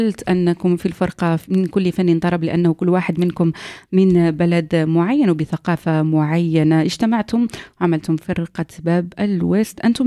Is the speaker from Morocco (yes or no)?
yes; Morocco; إذن وبغيت نحن بالدارجة المغربية نقول بغيت، هي نحب